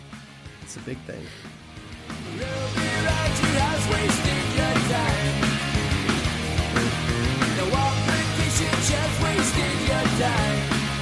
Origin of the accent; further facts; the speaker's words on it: Florida, United States; born there; moved away; also born or lived in New Mexico; I remember I was still living in Florida. I moved from Florida. That's where I was born, in Florida, and I moved to New Mexico in 1995.